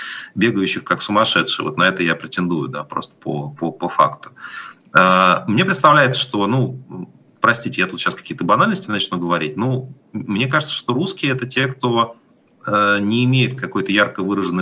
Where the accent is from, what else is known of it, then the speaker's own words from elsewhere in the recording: Moscow, Russia; Я обычно на это отвечаю, что я из Москвы, и, конечно, если дальше начинается какая-то дискуссия, понятно, что у меня никакой другой идентификации, кроме русского, то, что называют Russians, нету.